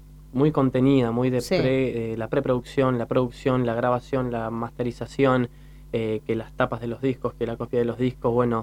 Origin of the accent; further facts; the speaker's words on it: Lanús, Buenos Aires Province, Argentina; Yo soy de Lanús, pero la idea es salir un poco también de zona sur.